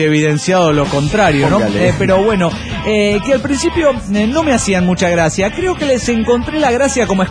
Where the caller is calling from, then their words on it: Costa Rica; de Costa Rica.